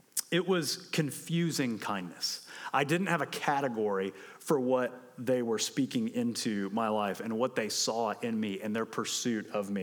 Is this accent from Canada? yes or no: no; Atlanta, Georgia, United States; I grew up in Atlanta, so they invite me to the Six Flags hang.